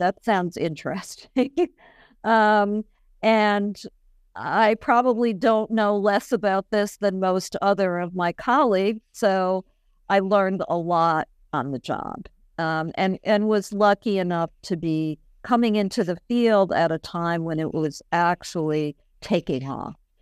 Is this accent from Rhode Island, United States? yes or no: yes; Providence, Rhode Island, United States; So I grew up in Providence, little old Rhode Island